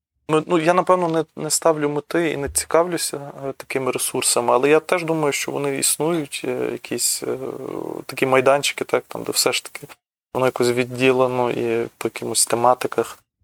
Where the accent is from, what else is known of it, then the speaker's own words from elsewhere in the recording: Lviv, Lviv Oblast, Ukraine; бо я з Сихова, він з Сихова